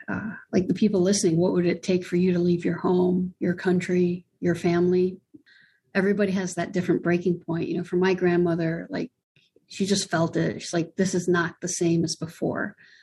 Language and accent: English; Amman, Amman Governorate, Jordan; The scene reminded me of home. I grew up in the Middle East in Amman, Jordan, and it was what I had missed about home and about the game.